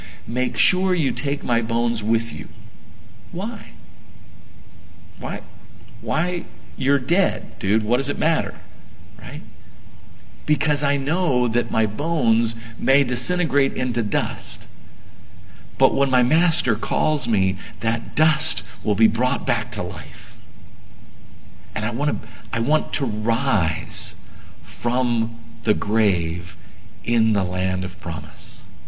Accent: United States; me growing up as an American boy

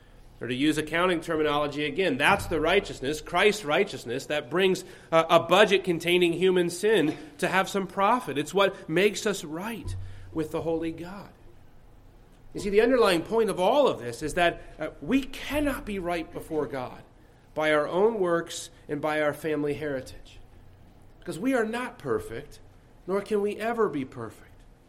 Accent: West Virginia, United States; When I was a young boy, my hometown, which was actually back in West Virginia, had a minor league professional hockey team.

